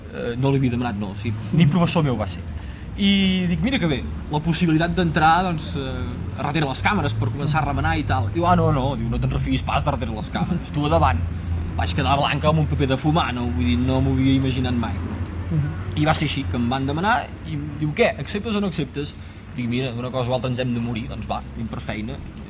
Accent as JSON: {"language": "Catalan", "town": "Granollers", "region": "Catalonia", "country": "Spain", "tie": "born or raised there", "said": "sóc un fill de Cardedeu a nivell televisiu, que sóc fill de Granollers"}